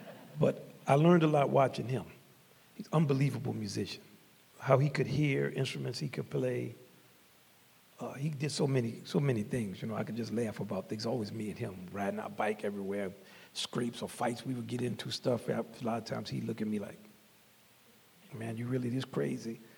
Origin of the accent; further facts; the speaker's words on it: New Orleans, Louisiana, United States; they would know I'm from Pigeontown, and they were sitting there at New Orleans Philharmonic